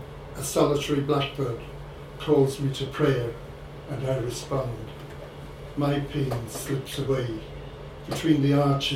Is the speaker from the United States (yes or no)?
no; Killachinney, Connacht, Ireland; the same cottage as I was born and brought up in Killachinney near Knock in County Mayo